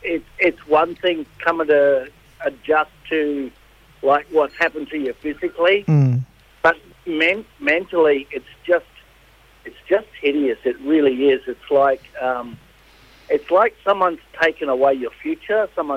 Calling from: Brisbane, Queensland, Australia; also born or lived in Charters Towers; Mate, I'm in Brisbane.

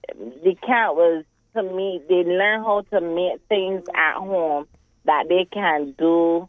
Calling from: Saint Philip, Barbados; I'm calling from St. Philip.

